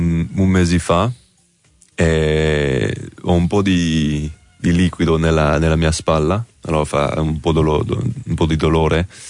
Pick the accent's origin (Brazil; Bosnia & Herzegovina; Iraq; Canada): Canada; Italian is a second language; perché è il mio paese, i miei amici, ma famiglia è là, allora è una cosa che è molto importante per me, allora è difficile di stare lontano da Canada ogni anno